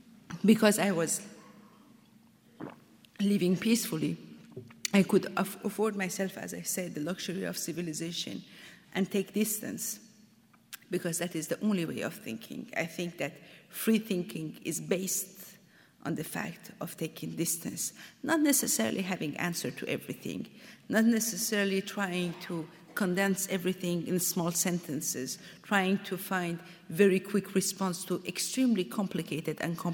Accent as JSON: {"language": "English", "country": "Iran", "tie": "born or raised there", "said": "as a child, when I was growing up in Iran, we were reading about, you know, this Persian-Roman wars"}